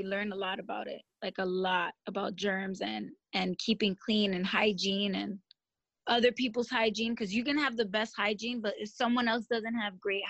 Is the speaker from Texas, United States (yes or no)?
no; Brooklyn, New York, United States; Brooklyn, New York.